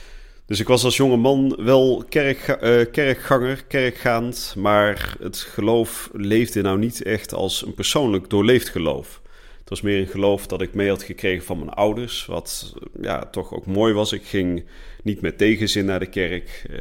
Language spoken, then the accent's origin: Dutch; Vught, North Brabant, Netherlands; also born or lived in 's-Hertogenbosch; Ik ben geboren in Den Bosch en opgegroeid in Vught, waar mijn ouders nog steeds wonen.